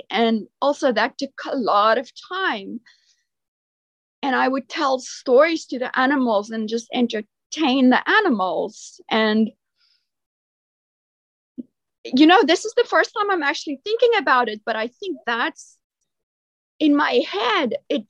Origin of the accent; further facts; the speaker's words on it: Rustenburg, North West, South Africa; I am from Rustenburg. It's a small little town. Originally, it wasn't even on the map. And then I grew up there, and half of the time I also grew up on a farm, on a game farm.